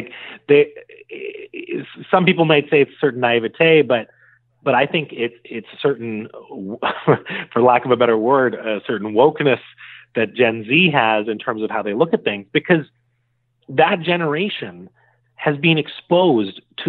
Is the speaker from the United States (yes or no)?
no; Canada; our growing up in Canada.